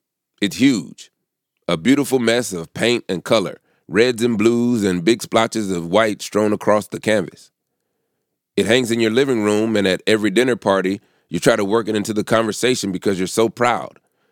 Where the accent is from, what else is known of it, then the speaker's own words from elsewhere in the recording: the South, United States; We're both from the South